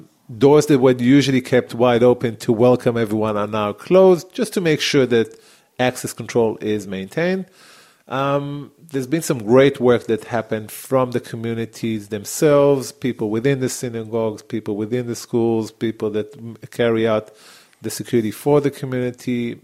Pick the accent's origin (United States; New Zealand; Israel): Israel; English is a second language; Okay, I grew up in Israel at the age of 18, just like anyone else.